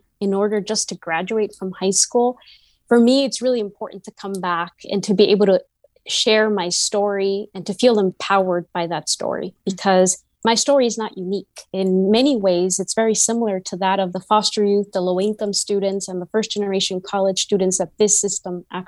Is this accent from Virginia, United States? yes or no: no; California, United States; Those are key components of the educational experience in growing up in California.